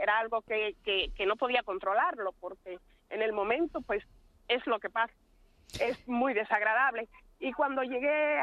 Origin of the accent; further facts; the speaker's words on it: Dominican Republic; now in Spain; Es que hasta mis padres fallecieron en mi país, voy a mi país de vacaciones y no digo que no soy dominicana, soy sumamente orgullosa de ser dominicana, pero le debo mucho a España